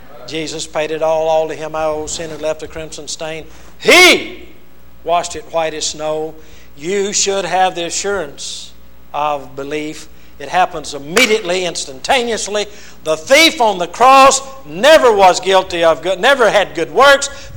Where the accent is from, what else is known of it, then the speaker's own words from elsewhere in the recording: Louisiana, United States; also born or lived in Texas; He worked for Lockheed in 1944, moved to Louisiana. I was born in 44. I was about 3 months old. I'm barely a Texan.